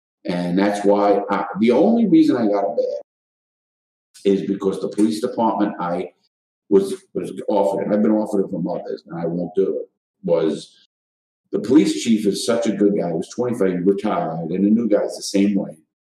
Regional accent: New York, United States; I'm an ex-con, I'm from New York.

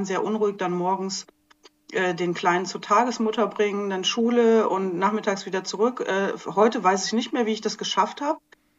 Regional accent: Leipzig, Saxony, Germany; moved away as an adult; in, ich glaube, es sind so 650 Kilometer von meiner Heimat weg, Leipzig, und ich kannte hier niemanden.

